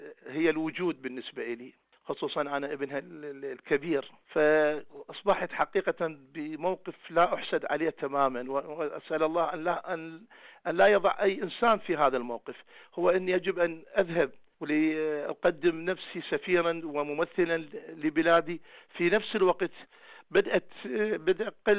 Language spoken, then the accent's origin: Arabic; Basra, Basra Governorate, Iraq; لكن تبقى طبعا أنا هنا متحيز إلى مدينتي، تبقى البصرة عندي هي الرئة التي أتنفس منها.